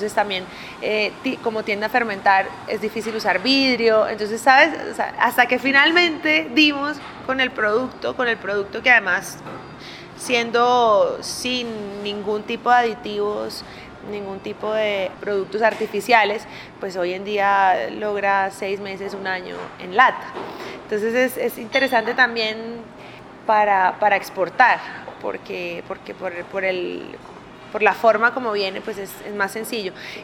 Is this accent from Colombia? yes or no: yes; Colombia; como sommelier colombiana